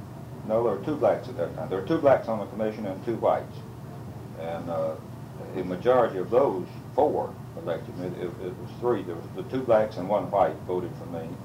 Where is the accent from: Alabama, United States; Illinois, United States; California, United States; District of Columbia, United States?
Alabama, United States; Well, I grew up down in South Alabama, along the Florida-Alabama line. My father was a tenant farmer, and 1929, I finished high school in May and came up to Montgomery.